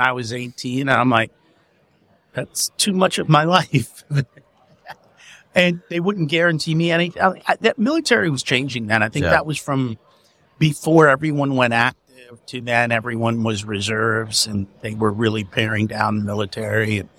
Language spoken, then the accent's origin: English; India; I'm from India.